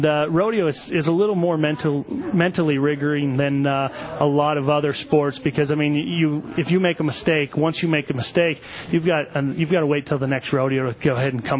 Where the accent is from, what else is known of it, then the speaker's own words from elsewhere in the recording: Montana, United States; also born or lived in Colorado; I grew up in Montana, and so I was always around it. And then when we came down to Colorado in '87, I just kind of got away from it